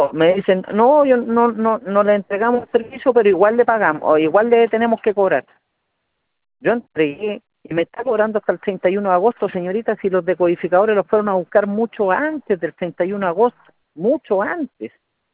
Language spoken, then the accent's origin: Spanish; Laja, Biobío, Chile; yo vivo en Laja, yo soy de Laja, es una comuna chica, no tengo sucursal cerca